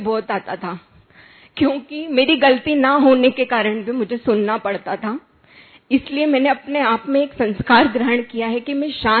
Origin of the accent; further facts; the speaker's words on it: Singrauli, Madhya Pradesh, India; और हम सिंगरौली से हैं, सिंगरौली MP।